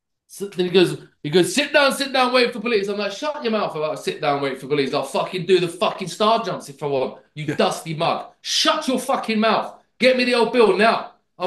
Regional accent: England, United Kingdom; I'm gonna go outside and say, yo, I'm an English person.

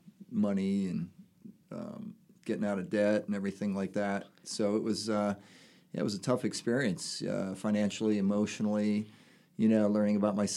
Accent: Michigan, United States; also born or lived in New Jersey; Anyway, I'm originally from Michigan. Moved around a little bit to New Jersey and did personal training out there for many years

